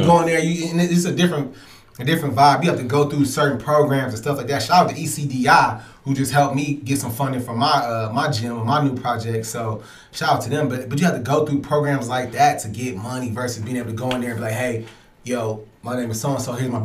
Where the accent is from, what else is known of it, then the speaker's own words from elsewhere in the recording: Cleveland, Ohio, United States; Man, because we're from Cleveland.